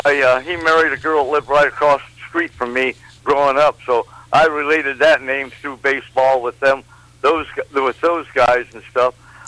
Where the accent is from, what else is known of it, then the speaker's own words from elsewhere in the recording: Ohio, United States; And I said, my goodness, I'm from Ohio.